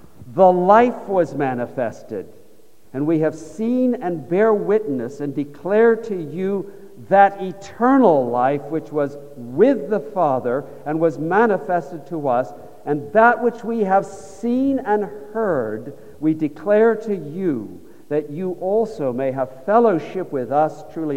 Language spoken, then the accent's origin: English; California, United States; You know, I'm from California.